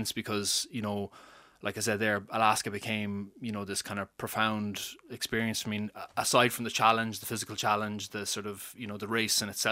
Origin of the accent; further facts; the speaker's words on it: Knocknacarra, Connacht, Ireland; I mean, look, I'm from Knocknacarra, like, there's Knocknacarra and Gaul, it's just a mass of houses